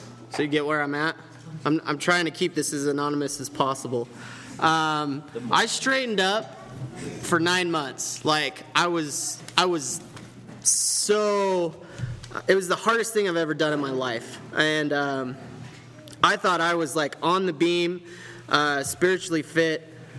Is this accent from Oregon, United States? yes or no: yes; Boring, Oregon, United States; I grew up in a little town called Boring, Oregon. You can Google map it, and it's real.